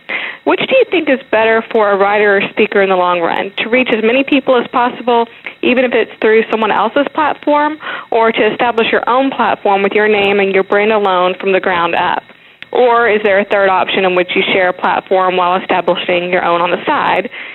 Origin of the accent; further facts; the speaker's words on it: Houston, Texas, United States; Hi, Michael. … from Houston, Texas, and I blog at PriorityMinistries.com.